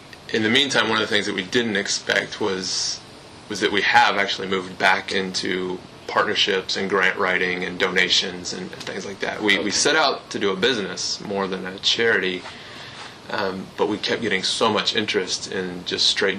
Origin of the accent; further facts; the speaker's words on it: Texas, United States; being a Texan coming from Texas and returning to Texas